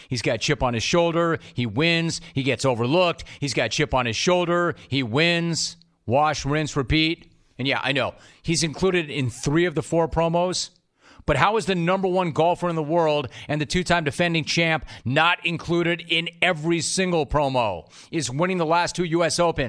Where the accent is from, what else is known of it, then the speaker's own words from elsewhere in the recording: Los Angeles, California, United States; If I have to pick one, though, I grew up in Los Angeles. I live south of LA now.